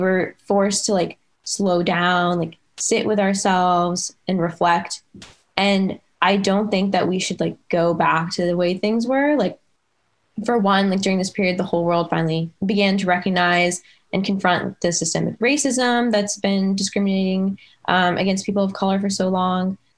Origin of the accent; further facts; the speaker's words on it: Dallas, Texas, United States; now in Philadelphia, United States; I'm from Dallas, Texas, but right now I am in Philadelphia.